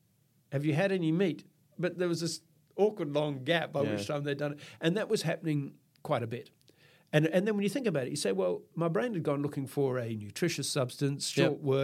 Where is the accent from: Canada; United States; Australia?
Australia; And, of course, being an Australian male, I did nothing about it.